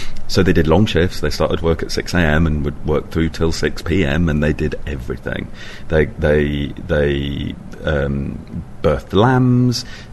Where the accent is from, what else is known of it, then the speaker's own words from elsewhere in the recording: Yorkshire and the Humber, United Kingdom; also born or lived in London; So I grew up on the Yorkshire Pennines in a very isolated place, and I lived there till I was 20, and then I escaped and I moved back to London. I moved to London for 20-odd years, and then I moved back to Yorkshire. I now live on the hill where the film was shot